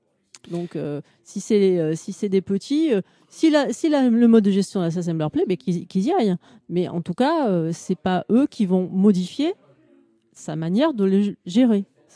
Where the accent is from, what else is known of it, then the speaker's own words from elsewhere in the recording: France; en tout cas nous en tant que Français